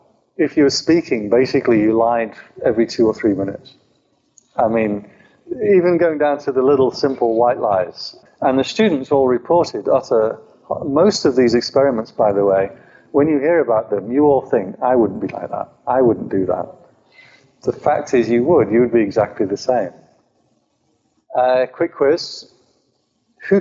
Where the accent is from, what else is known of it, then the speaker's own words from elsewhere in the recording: England, United Kingdom; I think I'll go and have a cup of tea now, because I'm English, you know.